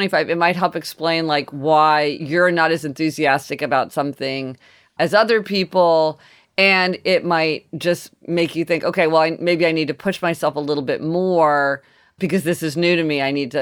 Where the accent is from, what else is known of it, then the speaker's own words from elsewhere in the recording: Kansas City, United States; We didn't eat sushi growing up in Kansas City